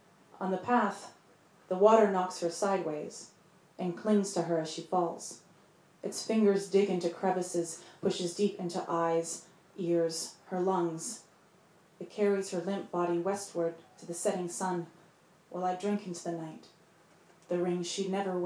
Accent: Edmonton, Alberta, Canada; I'm from Edmonton, Alberta, in Canada, and where I'm from, cities are very far from each other.

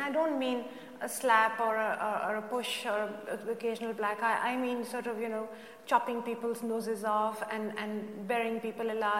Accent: Pakistan; When I was growing up in Pakistan

